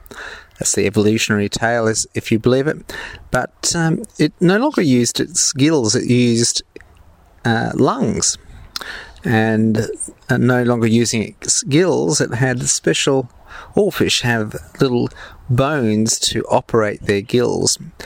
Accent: Australia; accent: Australian; Forgive my French accent, there's none. There is no French accent. My Australian accent has completely.

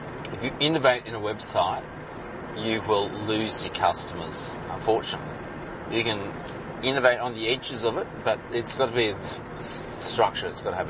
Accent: Glenbrook, New South Wales, Australia; So I'm from Glenbrook in the Blue Mountains, and there's a lot of intellectual people around.

